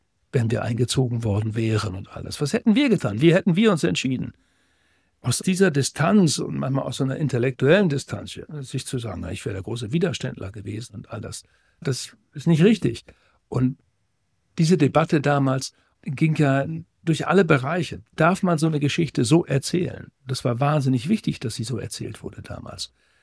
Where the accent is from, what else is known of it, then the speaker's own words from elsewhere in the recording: Twistringen, Lower Saxony, Germany; Auch in meinem Heimatort Twistring gibt es ein paar Typen, die da ganz verdiente Arbeit geleistet haben.